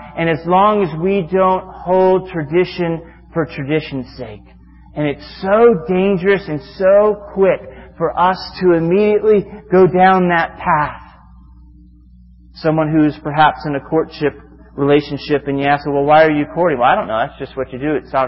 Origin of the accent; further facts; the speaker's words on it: Florida, United States; And I'm going to fly to Georgia, because I'm from Florida, and I did.